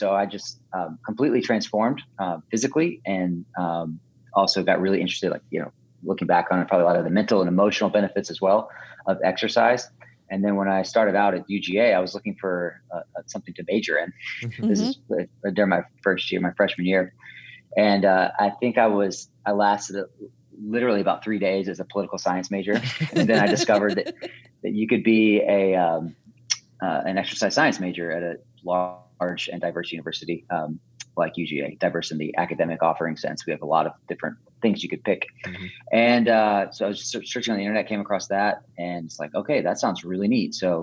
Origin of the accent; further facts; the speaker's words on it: Marietta, Georgia, United States; We all started kind of working out at the local gym there in my hometown, Marietta, Georgia.